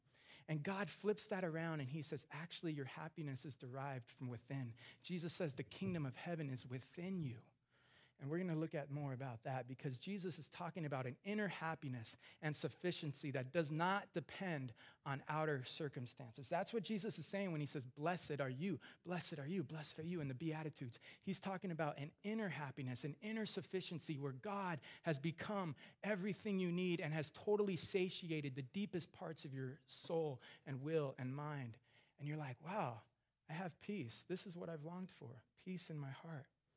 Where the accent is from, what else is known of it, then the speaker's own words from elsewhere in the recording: San Bernardino, California, United States; this is what I always wanted growing up in the IE, growing up in San Bernardino. I wanted a good job. I wanted to have a convertible. I wanted to live in Orange County.